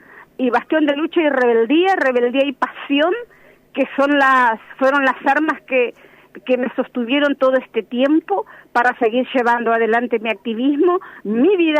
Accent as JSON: {"language": "Spanish", "region": "Buenos Aires Province", "country": "Argentina", "said": "Quiero aclarar primero que yo no soy de Cava, soy del conurbano profundo, uh-huh. Del conurbano sur, cada día más empobrecido, cada día más precarizado"}